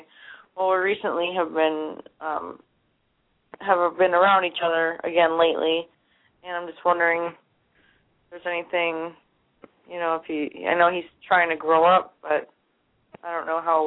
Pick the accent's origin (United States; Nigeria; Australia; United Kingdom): United States; Ohio; I'm from Ohio.